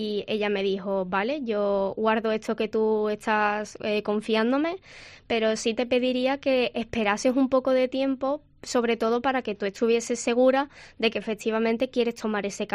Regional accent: Arcos de la Frontera, Andalusia, Spain; De por qué no encajo en mi pueblo, que es Argos de la Frontera

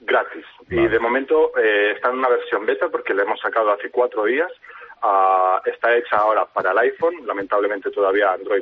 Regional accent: Spain; los españoles hacemos

